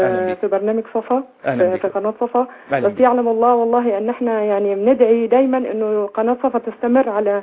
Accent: Palestine; وأنا للعلم أنا فلسطينية

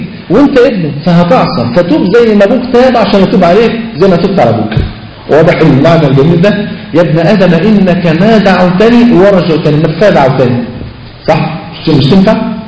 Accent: Egypt; فلقيت مطرب من اشهر المطربين عندنا في مصر، مطرب مشهور جدا جدا يعني

